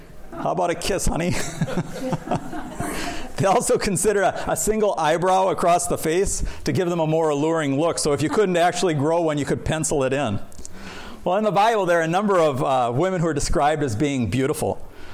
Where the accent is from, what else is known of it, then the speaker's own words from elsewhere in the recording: Minnesota, United States; That reminds me of where I grew up in the Twin Cities.